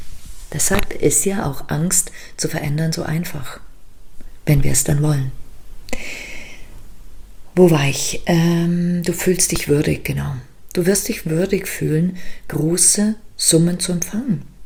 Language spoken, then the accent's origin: German; Liechtenstein; born there; German is a second language; aber ich bin ja auch in Liechtenstein geboren. Also Deutsch ist sozusagen eine Fremdsprache für mich.